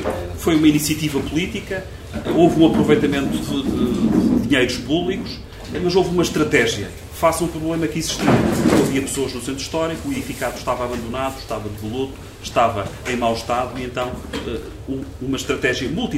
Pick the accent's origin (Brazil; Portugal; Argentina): Portugal; Ovar, Aveiro; Bom, e depois um último comentário sobre Ovar, sobre a minha terra.